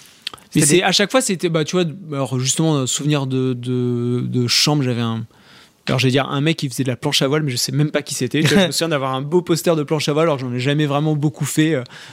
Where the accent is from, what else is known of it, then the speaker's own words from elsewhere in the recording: Nouvelle-Aquitaine, France; moi, je suis né en Charente. J'ai grandi dans le cognac, c'est là, dans les vignes. On fait du cognac. Autour de la maison de mes parents, là où j'ai grandi.